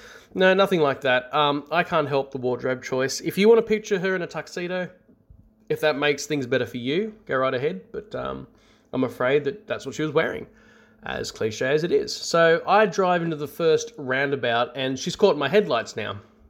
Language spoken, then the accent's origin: English; Australia; As you've probably worked out, I'm Australian